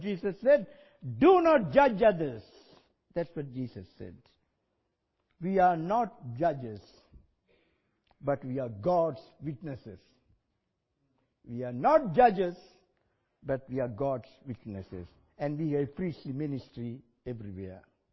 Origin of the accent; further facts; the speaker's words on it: Sri Lanka; I come from Sri Lanka.